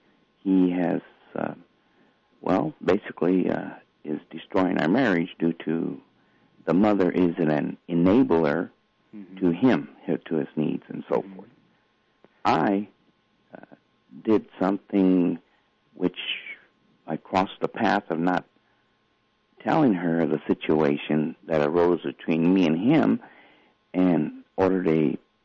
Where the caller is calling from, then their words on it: Phoenix, Arizona, United States; I'm calling from Phoenix, Arizona.